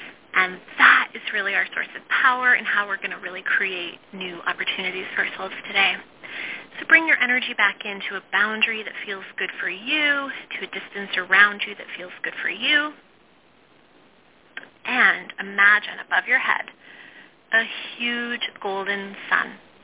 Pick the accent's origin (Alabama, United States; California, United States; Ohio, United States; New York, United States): Ohio, United States; born there; So I was born in Ohio, and my parents separated when I was 2 years old. And my mom raised me after that on her own.